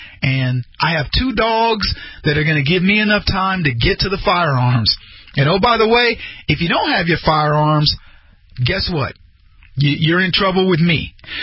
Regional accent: Brady, Texas, United States; I remember when I was a kiddo and I moved from Brady, Texas

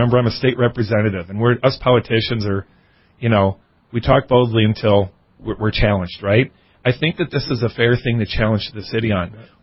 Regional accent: the South, United States; Even though I'm from the South, from here, been listening.

